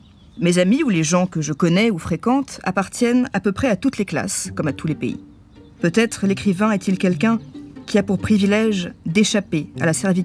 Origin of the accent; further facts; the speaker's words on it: France; also born or lived in Belgium; Je suis française de naissance, bien que née par hasard à l'étranger, en Belgique, que j'ai quittée 8 jours après ma naissance. J'ai acquis en 1947 la nationalité américaine, mais suis restée totalement française d'habitude et de culture.